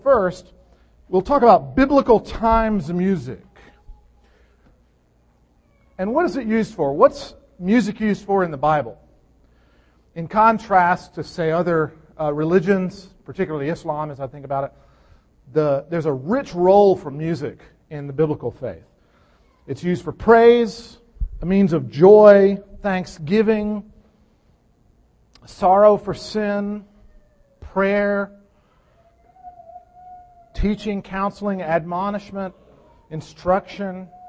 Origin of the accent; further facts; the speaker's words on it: Mississippi, United States; born there; I was born in Mississippi